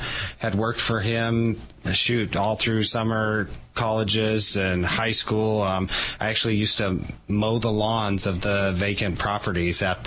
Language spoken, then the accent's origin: English; Pasco, Washington, United States; Well, I'm actually original here in the Tri-Cities, just born and raised in Pasco, grew up on a family farm north of Pasco, went to school at Richland, actually graduated Richland High.